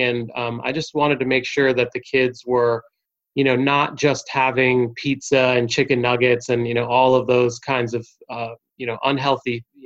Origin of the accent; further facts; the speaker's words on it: New Jersey, United States; moved away as an adult; now in Atlanta, United States; I'm originally from New Jersey. I went to school in North Carolina at Wake Forest. So I kind of slowly started heading down south and ended up, you know, down in Atlanta.